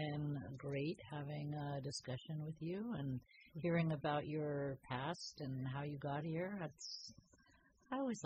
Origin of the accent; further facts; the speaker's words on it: California, United States; now in Petaluma, United States; I was born and raised in Marin, and then when it was time to come to Petaluma, I cried because I didn't want to come to the country either.